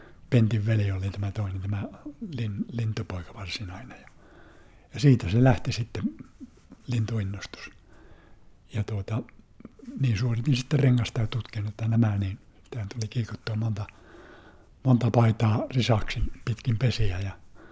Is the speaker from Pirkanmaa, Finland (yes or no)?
no; Lapland, Finland; No kaunis, tosi kaunis kylä ja pitkän kauniin Oonasärren rannalla ja upeat näkymät tunturiin ja hieno kylä asua, lepposa paikka.